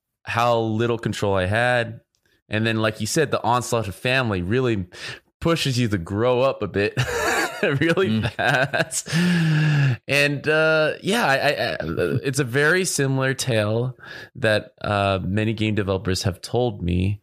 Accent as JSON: {"language": "English", "region": "California", "country": "United States", "tie": "born or raised there", "said": "I know you're based in Orange County. I grew up in Orange County as well."}